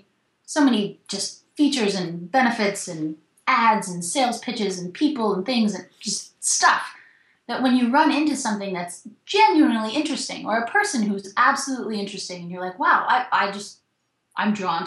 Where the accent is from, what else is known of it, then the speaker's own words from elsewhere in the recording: United States; And that was one of the first things that I realized as an American.